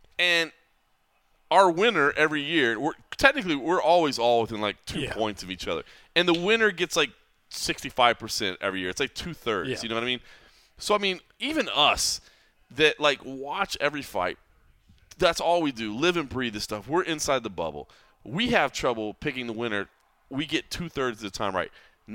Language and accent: English; Dallas, Texas, United States; And don't you let any 8 of them roll through my hometown, Dallas, Texas.